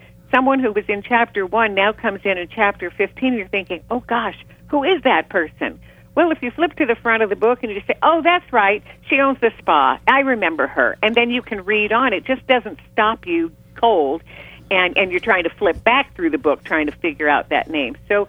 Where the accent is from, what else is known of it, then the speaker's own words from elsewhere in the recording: California, United States; you're from San Francisco, I'm from the Bay Area.